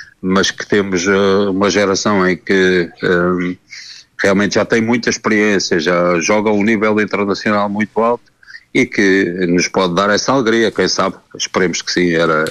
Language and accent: Portuguese; Portugal; Para nós foi fantástico, não é? Como portugueses